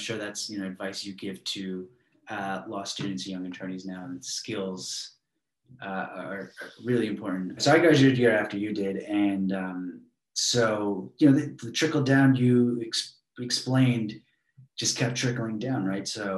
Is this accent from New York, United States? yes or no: yes; Queens, New York, United States; I'm a kid from Queens.